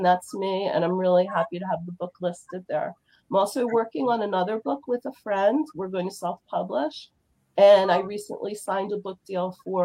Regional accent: Baltimore, Maryland, United States; I'm from Baltimore, Maryland.

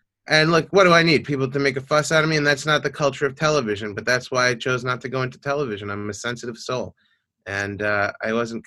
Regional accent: New York, United States; And then it's stories of growing up in New York and going to the Macy's Thanksgiving Day Parade with my family

